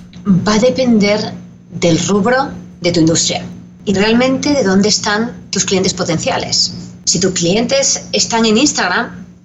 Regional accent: Spain; now in United States; cuando vine por primera vez de España, cuando me preguntaban, fui directamente a Michigan, ¿vale? Entonces cuando me preguntaban, ¿eres latina? Yo decía, no, yo soy española

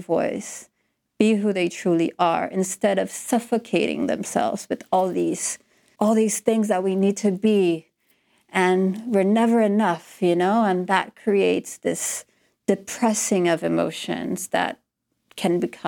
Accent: Rio de Janeiro, Brazil; moved away as an adult; now in London, United Kingdom; I'm from Rio. And, you know, people think of Rio as a very fun and people festive.

